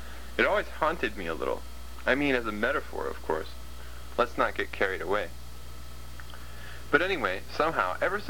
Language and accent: English; United States; Maybe it's because I'm an American